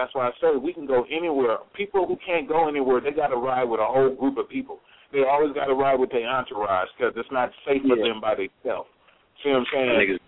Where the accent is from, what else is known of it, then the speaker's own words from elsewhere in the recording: California, United States; Hey, man, I'm from Cali, man.